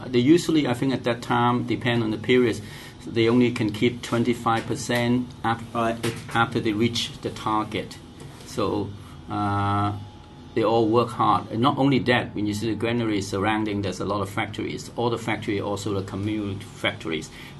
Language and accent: English; Hong Kong; English is a second language; also born or lived in Vietnam; Actually, I'm come from Hong Kong, was originally born in Vietnam. So just like one of the overseas Chinese